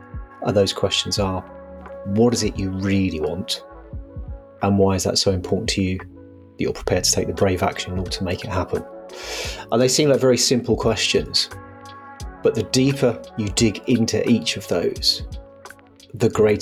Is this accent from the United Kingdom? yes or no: yes; England, United Kingdom; now in Oxford, United Kingdom; I'm based just outside Oxford, although I'm originally from East London or Essex. So the accent occasionally creeps back in when I get closer to the M25.